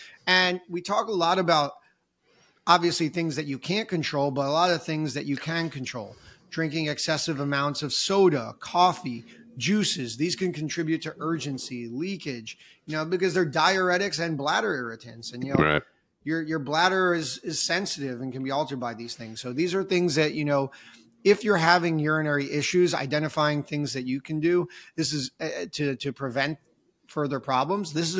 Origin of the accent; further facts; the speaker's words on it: New Jersey, United States; I talked about, you know, I grew up in New Jersey.